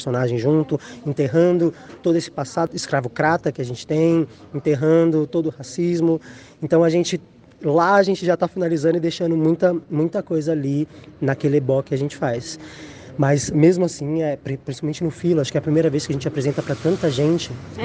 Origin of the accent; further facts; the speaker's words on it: São Paulo, Brazil; Nós somos de São Paulo, das periferias de São Paulo